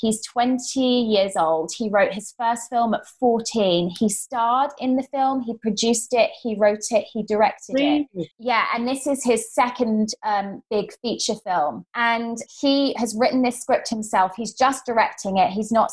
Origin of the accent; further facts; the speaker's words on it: Woking, South East England, United Kingdom; also born or lived in Berkshire; I had a tough upbringing in many respects. I was brought up in Woking and in Berkshire, but my parents, really, they never got on.